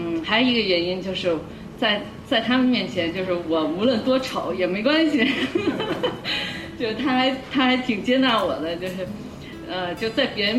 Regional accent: Beijing, China; 我们俩都是从北京来的

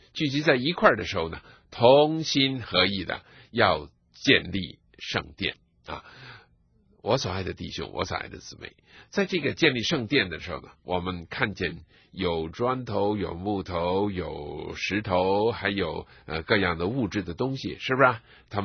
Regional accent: China

